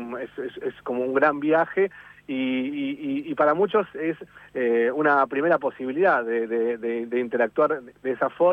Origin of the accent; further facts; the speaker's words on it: Buenos Aires, Argentina; Yo soy oriundo del Partido de la Costa.